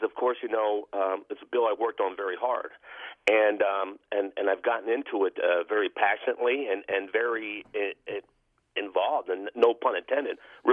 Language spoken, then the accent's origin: English; Pennsylvania, United States; I'm from Lebanon County.